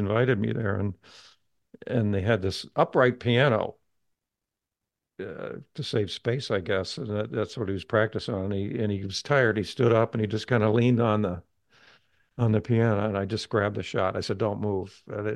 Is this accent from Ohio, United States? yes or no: yes; East Liverpool, Ohio, United States; I shot that in my hometown, a little town on the Ohio River called East Liverpool.